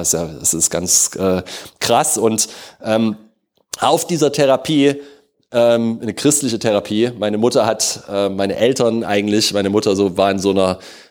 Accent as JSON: {"language": "German", "town": "Leipzig", "region": "Saxony", "country": "Germany", "tie": "born or raised there", "said": "ich bin in Leipzig aufgewachsen"}